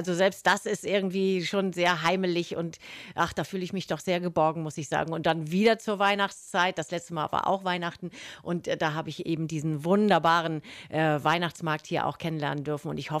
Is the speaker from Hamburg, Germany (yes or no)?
yes; Hamburg, Germany; also born or lived in Lüneburg; Ja, aber auch nur geboren, aufgewachsen in Hamburg.